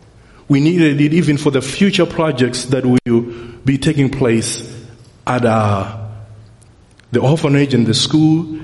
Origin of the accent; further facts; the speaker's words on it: Malawi; When I say I'm from Malawi, Africa.